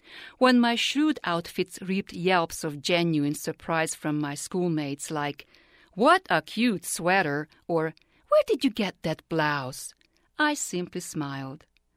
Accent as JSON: {"language": "English", "country": "Hungary", "tie": "born or raised there", "said": "When I was growing up in Hungary during the early 60s, the political turbulence engulfing my country and her loss to a soul-wasting communist regime brought on waves of sympathy and aid from the Western world."}